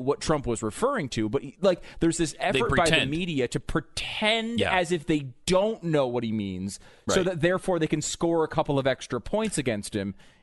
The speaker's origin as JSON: {"language": "English", "region": "Maryland", "country": "United States", "said": "he doesn't even know I'm from Maryland."}